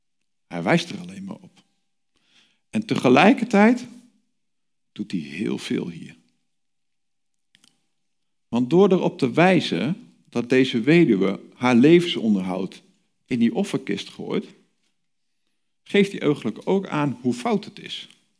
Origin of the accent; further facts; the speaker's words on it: Netherlands; En daar zijn wij Nederlanders heel goed in om dat niet te zien.